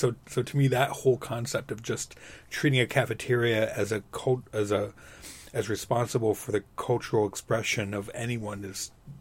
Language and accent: English; Midwest, United States; One, I grew up in the Midwest, and Ohio is the Midwest, whether you like it or not.